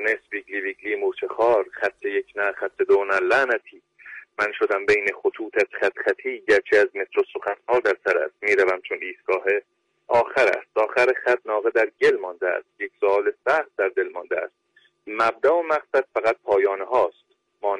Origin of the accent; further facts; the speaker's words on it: Iran; من اصالتاً ایرانی تقریبا دیگه، چون ترک و کرد و لور و فارس هم.